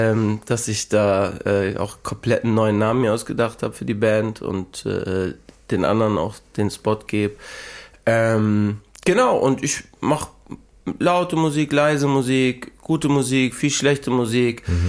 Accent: Hamburg, Germany; Ich komme aus Hamburg, St. Pauli, Schanze, also eigentlich eher Schanze, Ecke Altona Nord, Alsenplatz.

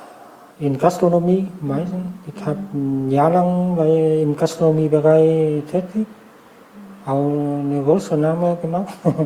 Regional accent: Vietnam; now in Germany; Irgendwie, ich fühle mich immer noch als Vietnamese.

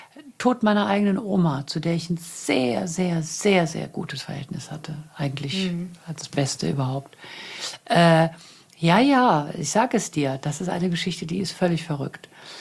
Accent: Bad Honnef, North Rhine-Westphalia, Germany; Damals wohnte ich noch in Köln und ich komme hier aus Bad Honnef, also das ist eine halbe Stunde.

